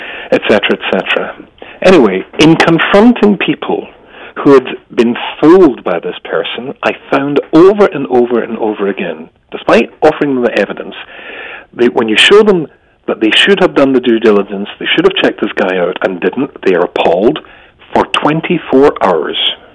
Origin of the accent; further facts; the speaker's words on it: United Kingdom; maybe it's because I'm British.